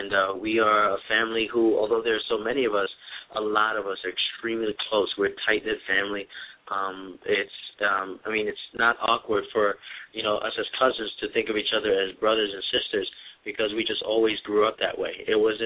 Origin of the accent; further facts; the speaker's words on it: New York City, New York, United States; born there; I was born in Brooklyn, New York, in St. Mary's Hospital back in 1982.